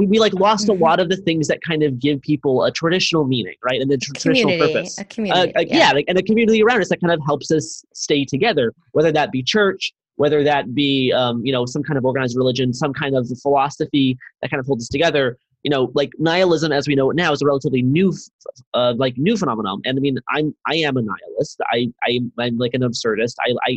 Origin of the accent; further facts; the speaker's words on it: Canada; I'm Canadian.